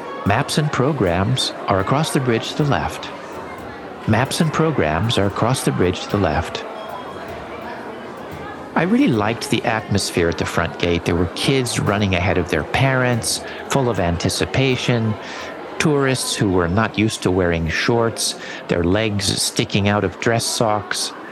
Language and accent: English; San Diego, California, United States; I worked at the front gate of SeaWorld, a marine park in my hometown of San Diego.